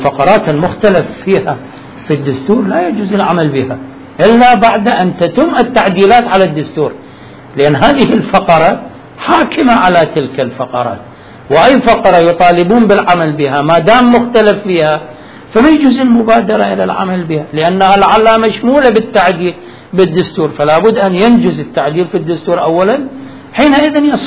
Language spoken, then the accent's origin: Arabic; Iraq; أنا إنسان عراقي أريد أتعين، أريد أعيش، وهذا حقي كمواطن عراقي.